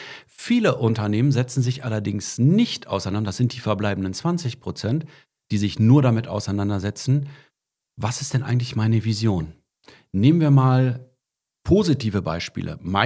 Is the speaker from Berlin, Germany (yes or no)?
no; Bielefeld, North Rhine-Westphalia, Germany; Und ihr wisst ja, ich komme aus Bielefeld